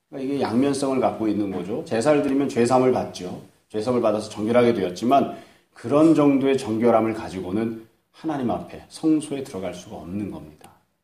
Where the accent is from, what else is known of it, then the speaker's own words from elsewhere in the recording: Seoul, South Korea; also born or lived in Daegu; 제가 태어난 곳이 대구거든요. 대구 반여울인데 반여울에서 태어난 이유가 그 옆에 공항이 있었습니다.